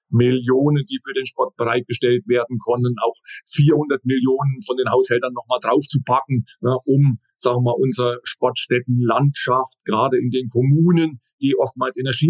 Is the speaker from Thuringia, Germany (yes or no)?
yes; Oberhof, Thuringia, Germany; Oberhof ist meine Heimat. So wie Suhl, so wie Thüringen, so wie die Region, wo ich geboren bin, wo ich groß geworden bin.